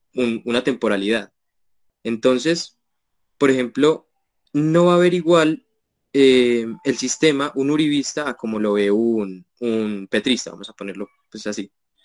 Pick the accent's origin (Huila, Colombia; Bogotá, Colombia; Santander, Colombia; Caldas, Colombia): Caldas, Colombia; Manizales; born there; aquí en Manizales. Yo nací en La Asunción.